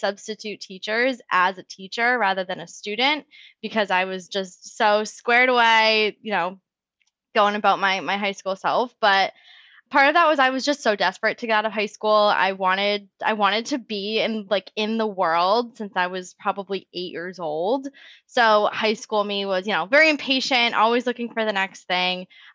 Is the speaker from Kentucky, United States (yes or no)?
no; Massachusetts, United States; Yeah, I grew up in the North Shore of Massachusetts. So for anyone not from Massachusetts, that is basically anything 15 minutes or more north of Boston up to the Maine or New Hampshire border.